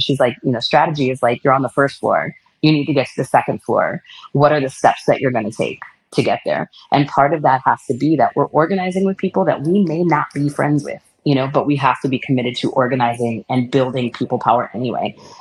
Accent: Milwaukee, Wisconsin, United States; it's like I'm from Milwaukee and from the city, you know, people there play a lot of basketball.

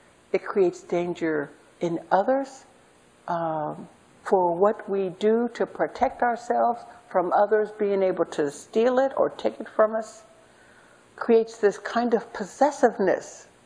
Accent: Seattle, Washington, United States; Because I grew up in the projects. I grew up in High Point in West Seattle. Before High Point looked very nice like it does now.

